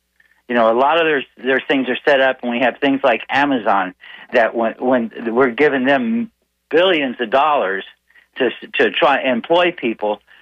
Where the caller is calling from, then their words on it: Palmetto, Florida, United States; from Palmetto.